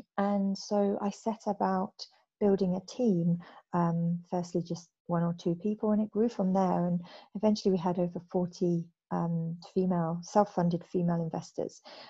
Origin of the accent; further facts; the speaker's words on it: United Kingdom; moved away as an adult; now in Singapore; I'm British and I'm an expat living in Singapore, and I've been there for 3 years now.